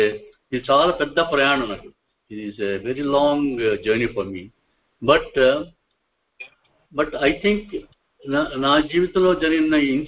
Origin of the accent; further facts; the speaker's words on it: Gummaluru, Andhra Pradesh, India; also born or lived in Chennai; నేను పుట్టింది గుమ్మలూరు అంటే జిన్నూరుకి 3 కిలోమీటర్ దూరంగా లోపలి. గుమ్మలూరు అంటే నా పుట్టిన స్థలం, తర్వాత పెరిగింది కొంచెం 2-3 ఏళ్ళు పెరిగింది, 4-5 క్లాస్ వరకు అక్కడిక్కడే